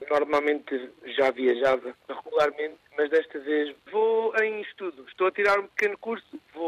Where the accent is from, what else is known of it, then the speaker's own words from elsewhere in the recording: Aveiro, Portugal; De Aveiro.